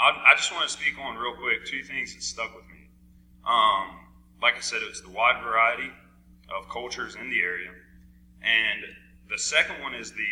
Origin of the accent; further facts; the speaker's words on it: Bedford, Virginia, United States; I'm not from around here. I'm actually from Bedford, which is 2 hours south. So I'm not from around the area